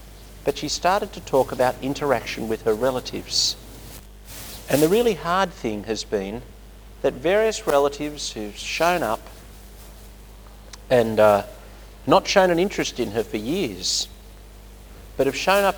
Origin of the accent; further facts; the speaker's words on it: West Pennant Hills, New South Wales, Australia; I grew up living in West Pennant Hills, on Pennant Hills Road